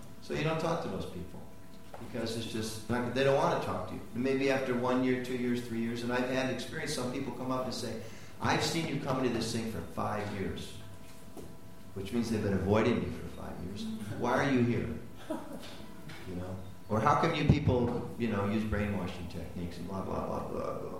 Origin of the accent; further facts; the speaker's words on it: United States; I'll give you a hint. I'm from America.